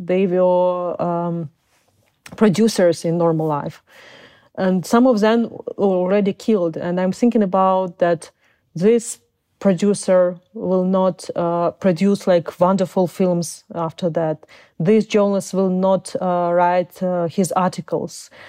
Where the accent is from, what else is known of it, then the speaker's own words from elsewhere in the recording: Uzbekistan; born there; English is a second language; also born or lived in Crimea; I was born in Soviet Union. I was born in Uzbekistan, and because people of my nation were terribly deported by Stalin, in order of Stalin, and then we came back to Crimea.